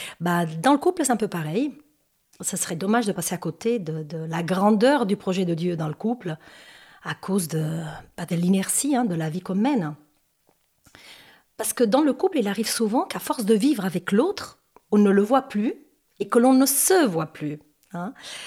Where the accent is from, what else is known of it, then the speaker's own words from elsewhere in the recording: Spain; French is a second language; moved away as an adult; now in France; j'ai 51 ans, je suis espagnole et cela fait maintenant une trentaine d'années que je suis ici en France.